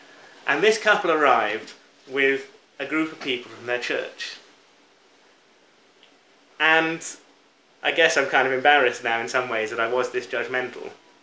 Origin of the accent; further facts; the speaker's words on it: United Kingdom; And I know, particularly as a Brit